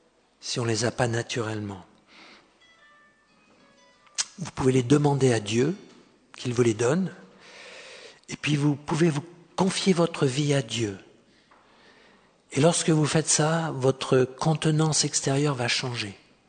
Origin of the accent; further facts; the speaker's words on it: France; Je peux me permettre de dire ça parce que je suis Français.